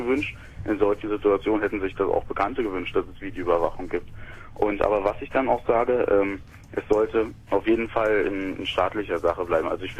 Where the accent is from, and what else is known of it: Russia